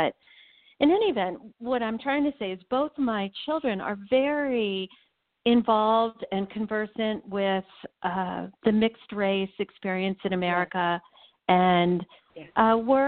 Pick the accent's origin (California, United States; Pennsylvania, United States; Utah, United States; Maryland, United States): Maryland, United States; my parents were forbidden to marry in the my home state of Maryland in 1961